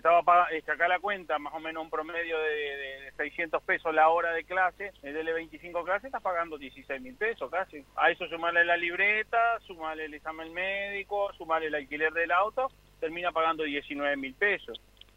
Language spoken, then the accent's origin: Spanish; Uruguay; Somos todos uruguayos.